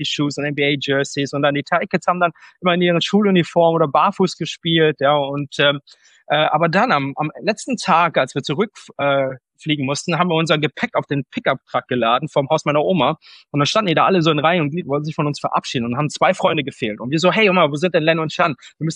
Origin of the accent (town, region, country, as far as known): Ratheim, North Rhine-Westphalia, Germany